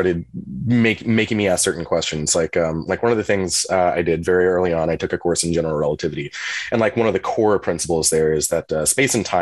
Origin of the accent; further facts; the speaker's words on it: Virginia, United States; now in Brooklyn, United States; I grew up in Virginia. Yeah. In kind of the peninsula area, like Newport News, Yorktown, Williamsburg.